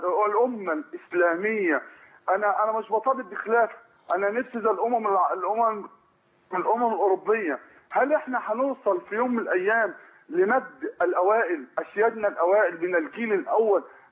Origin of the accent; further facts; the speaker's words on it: Egypt; نحافظ على بعض كمصريين